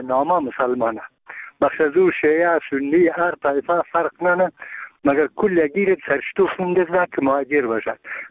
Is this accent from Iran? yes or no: no; Bamyan, Afghanistan; ما یک تن از بامیانیم